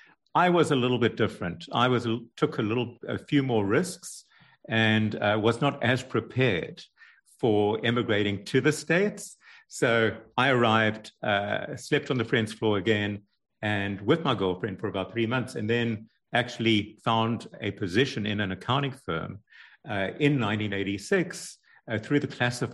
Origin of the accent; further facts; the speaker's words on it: Cape Town, Western Cape, South Africa; moved away as an adult; But really, I'm from South Africa. I'm, born in Cape Town, went to university in Cape Town, and was educated, went to university